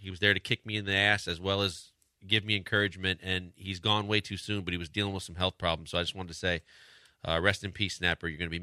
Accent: Wisconsin, United States; And then when he found out I was from Wisconsin

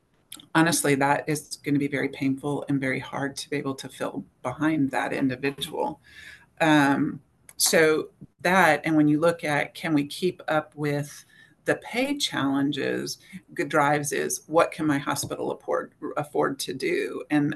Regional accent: Chicago, Illinois, United States; now in Texas, United States; H-E-B is the greatest grocery store in the country, and I grew up outside Chicago, so they have everything.

